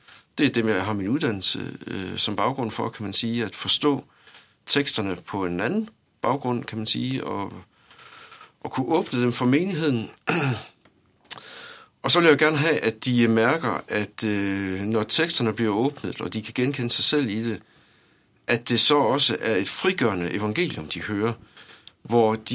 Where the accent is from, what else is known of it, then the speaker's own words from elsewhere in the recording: Skjern, Central Denmark Region, Denmark; Nu er jeg selv fra Skjern her